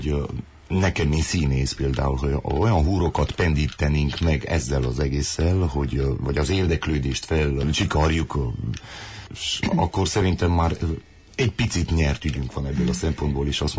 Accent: Miercurea Ciuc, Harghita, Romania; now in Târgu Mureș, Romania; én a 2007-ben, amikor ide költöztem Csíkszeredából, ugye én Marosvásárhelyt úgy ismertem

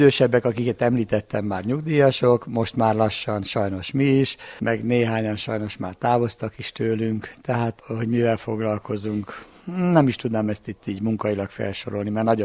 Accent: Ráckeve, Pest, Hungary; born there; Ráckevén születtem 1951-ben

